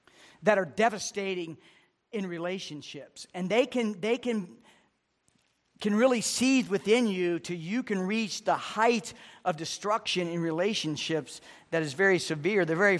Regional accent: Rhode Island, United States; you know, I'm from Rhode Island, and I live in New England.

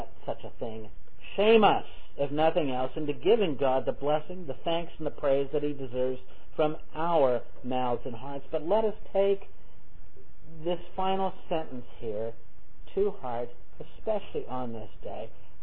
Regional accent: Cincinnati, Ohio, United States; When I was growing up in Cincinnati in a Presbyterian church there

